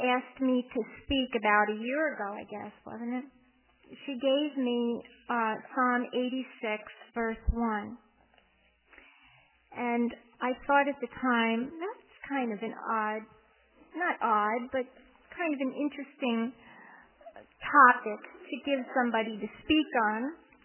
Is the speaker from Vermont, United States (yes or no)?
yes; Rutland, Vermont, United States; I come from Rutland, Vermont